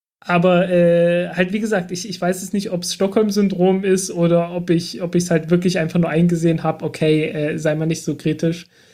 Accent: Germany; Ja, ich komme aus dem Dreiländereck zwischen Sachsen, Thüringen und Sachsen-Anhalt.

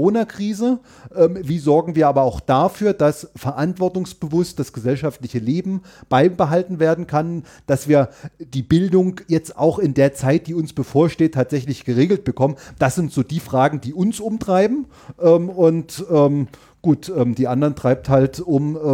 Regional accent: Görlitz, Saxony, Germany; in meiner Heimatstadt Görlitz-Skorzelitz einen Landestag

